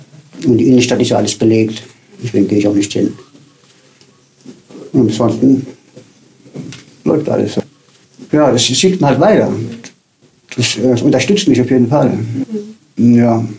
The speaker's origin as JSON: {"language": "German", "town": "Darmstadt", "region": "Hesse", "country": "Germany", "tie": "born or raised there", "said": "Ich komme aus Hessen, Darmstadt, da komme ich ja gebürtig. Und na, gebürtig Reiding, aber aufgewachsen in Hessen."}